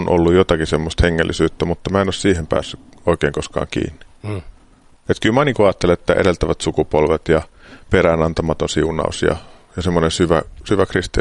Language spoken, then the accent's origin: Finnish; Vantaa, Uusimaa, Finland; Mä synnyin Helsingin maalaiskunnassa, joka tunnetaan nykyisin Vantaan kaupunkina. Ja siellä Mikkolan puiston vieressä oli vuokrattu omakotitalo, niin sinne mut tuotiin Helsingistä jostakin synnytyslaitokselta.